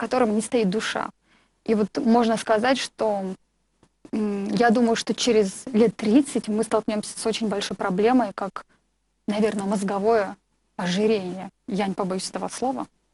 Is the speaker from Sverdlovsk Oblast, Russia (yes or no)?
yes; Krasnoturinsk, Sverdlovsk Oblast, Russia; у себя на Урале, в городе Краснотуринске. В общем, откуда я родом.